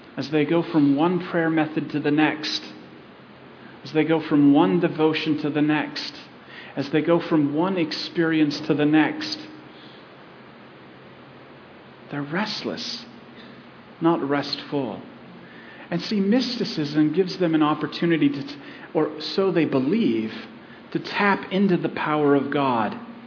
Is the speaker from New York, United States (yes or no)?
no; Arizona, United States; You know, I grew up in Arizona. I mean, if you've ever gone to Sedona, you'll see what I'm talking about.